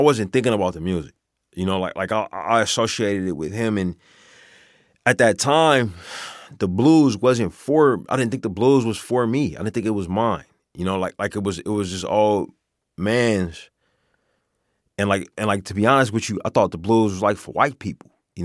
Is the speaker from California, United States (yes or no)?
yes; Oakland, California, United States; I grew up in Oakland, which is very dominated by street culture.